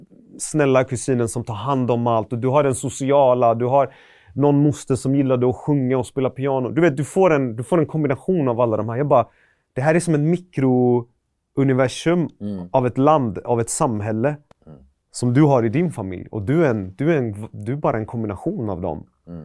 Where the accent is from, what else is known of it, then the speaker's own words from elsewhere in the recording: Gothenburg, Västra Götaland County, Sweden; Jag är från Västra Frölunda-hållet. Jag bodde i typ Högsbo, Penninggången. Jag har hängt lite i Majorna.